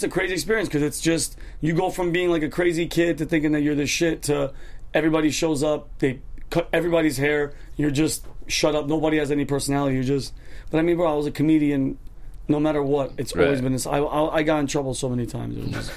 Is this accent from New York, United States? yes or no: yes; Yonkers, New York, United States; now in Los Angeles, United States; Yeah, from Yonkers.